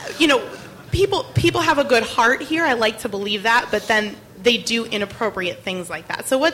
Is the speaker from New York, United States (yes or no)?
no; Minnesota, United States; So I'm a Minnesotan.